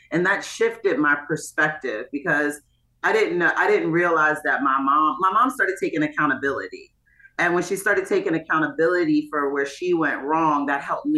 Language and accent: English; Hagerstown, Maryland, United States; also born or lived in Baltimore; But I say I'm born and raised in Hagerstown, but I grew up in Baltimore because that's when I found my voice.